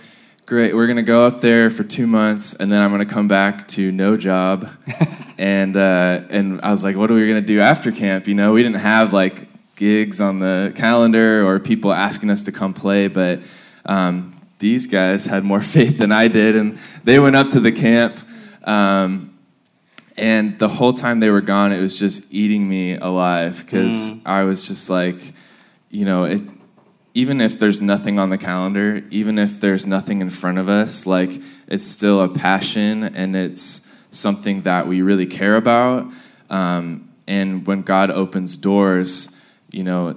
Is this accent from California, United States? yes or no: yes; California, United States; growing up in Orange County and not having music all around you